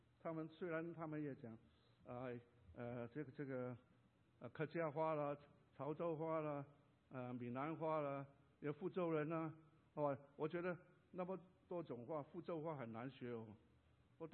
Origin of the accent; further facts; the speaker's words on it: Hong Kong; born there; also born or lived in Guangdong; 但是我是广东人啊，我在香港出生啊